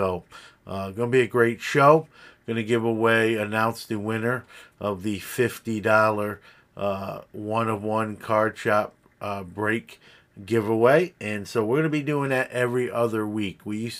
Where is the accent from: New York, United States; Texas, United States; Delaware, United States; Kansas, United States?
New York, United States; Brooklyn; my hometown of Brooklyn